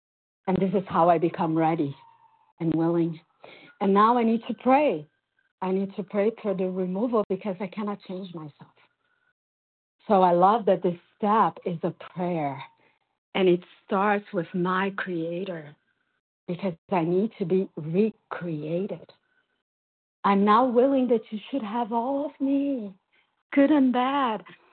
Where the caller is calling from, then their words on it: Brazil; And I'm calling from Brazil.